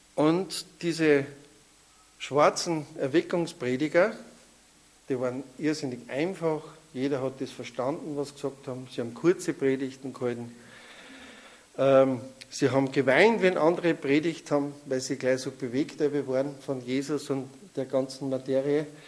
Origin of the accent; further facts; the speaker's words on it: Austria; Ja, wir sind aus Österreich.